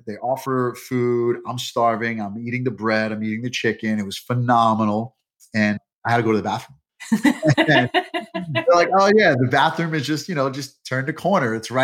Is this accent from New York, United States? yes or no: yes; New York, United States; So, of course, I'm New Yorker through and through. I've never really left the United States all too much, maybe just, you know, maybe to Mexico.